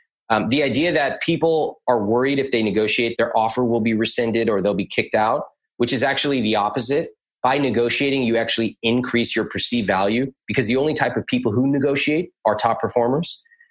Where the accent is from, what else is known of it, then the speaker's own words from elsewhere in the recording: United States; Anyone with ethnic parents probably does. And then I grew up in America, so I also know American culture as well.